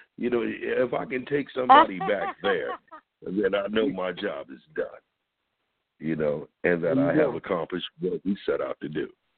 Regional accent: Flint, Michigan, United States; I grew up in Flint, Michigan, you know, and I was always told, man, that's just a dream, brother.

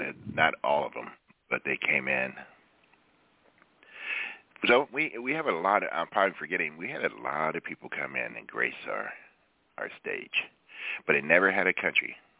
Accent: Philadelphia, Pennsylvania, United States; born there; I was born in South Philly. I'm not a country man, but I do what I can.

